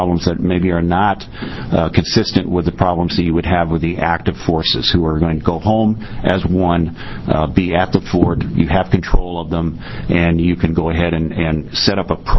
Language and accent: English; Portland, Oregon, United States; I'm from Northeast. For the record … I'm from Northeast Portland.